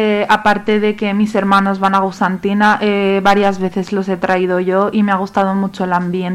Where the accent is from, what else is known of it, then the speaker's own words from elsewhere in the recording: Spain; born there; Yo he nacido aquí en España.